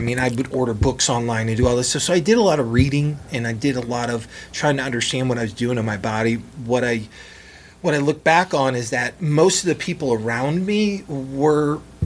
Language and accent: English; Toledo, Ohio, United States; I grew up in Toledo.